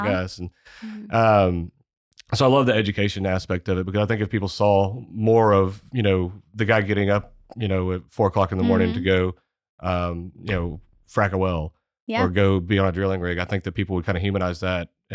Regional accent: Texas, United States; I had parents who came from Mississippi and then I grew up in Texas.

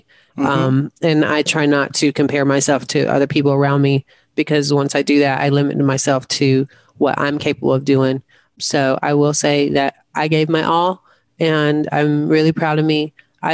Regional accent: the South, United States; growing up in the South and transitioning before it was like, you know, hot on TV

